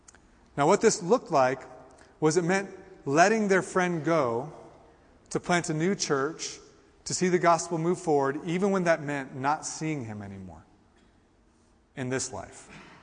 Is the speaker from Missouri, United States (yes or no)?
yes; Kansas City, Missouri, United States; now in Colorado, United States; When I moved to Colorado, I grew up in Kansas City. My family was season ticket holders to the Kansas City Chiefs.